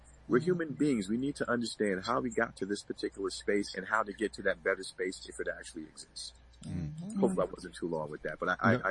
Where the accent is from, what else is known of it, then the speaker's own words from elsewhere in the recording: Bronx, New York, United States; also born or lived in Mount Vernon; young Black man growing up in this country, my father had to have some conversations with me. And I'm from the Bronx. Mm-hmm. Born in the Bronx, moved to Mount Vernon.